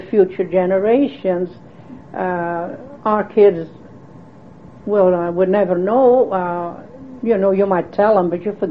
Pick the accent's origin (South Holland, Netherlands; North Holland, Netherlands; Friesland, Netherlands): Friesland, Netherlands; In fact, I shouldn't say Holland because it isn't. We are from Friesland, mm-hmm. and that is part of the Netherlands, you know.